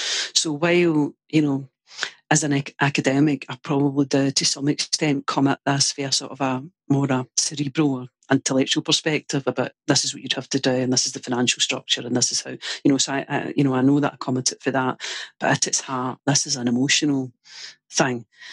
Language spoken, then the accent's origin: English; Glasgow, Scotland, United Kingdom; Born into a family of Irish descent, in Glasgow, a Celtic supporting family, a family of Irish descent